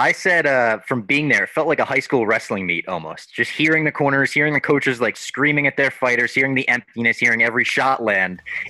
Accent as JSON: {"language": "English", "town": "Little Ferry", "region": "New Jersey", "country": "United States", "tie": "born or raised there", "said": "Little Ferry, New Jersey, up in Bergen County. It's right near Hackensack. You are a Jersey guy. Oh, yeah, big time."}